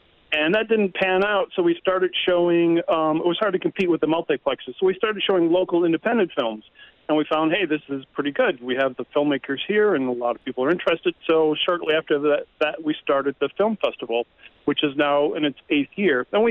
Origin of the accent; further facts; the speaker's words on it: Wisconsin, United States; and I grew up here in Wisconsin, and we moved back here in the 90s